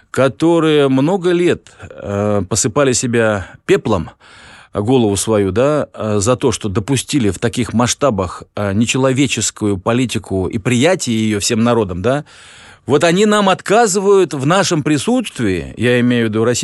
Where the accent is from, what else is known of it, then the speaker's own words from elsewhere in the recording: Ukraine; born there; И вот я смотрю на мою малую родину, на Украину. Я же родился там, да?